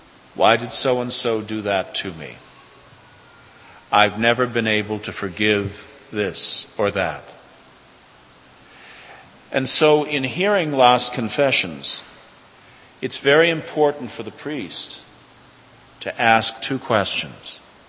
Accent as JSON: {"language": "English", "country": "Ireland", "said": "I'm Irish. I'm genetically programmed not to forgive."}